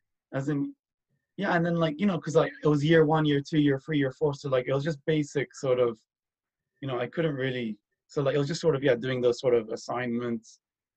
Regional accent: Dubai, United Arab Emirates; first language English; stood out growing up in Dubai with ASD was that when I was younger, I didn't get by, well, but I got by like kind of okay, because let's just say English was my first language

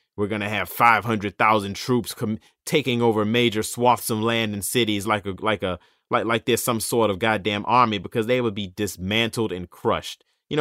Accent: Charlotte, North Carolina, United States; from Charlotte. You can catch me on Instagram and on Twitter

